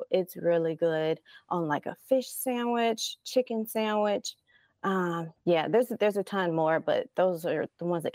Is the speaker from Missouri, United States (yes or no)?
no; Jackson, Mississippi, United States; So comeback sauce originated in my hometown, Jackson, Mississippi